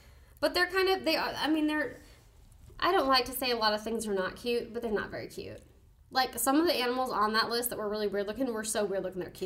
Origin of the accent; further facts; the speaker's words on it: United States; I'm saying Kenya, because I'm American.